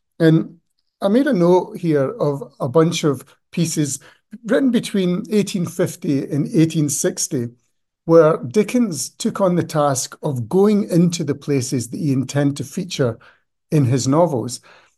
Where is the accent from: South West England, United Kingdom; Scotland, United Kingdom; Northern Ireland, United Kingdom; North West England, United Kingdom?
Scotland, United Kingdom; Glasgow; moved away as an adult; now in London, United Kingdom; I lived in King's Cross when I first came to London, aged 21. I came from Glasgow on the overnight bus